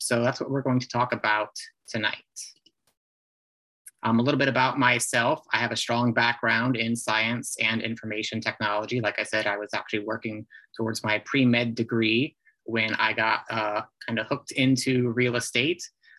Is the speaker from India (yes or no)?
no; Mansfield, Ohio, United States; now in Columbus, United States; Personally, I do belong to two multiple listing services here in Columbus and in my hometown of Mansfield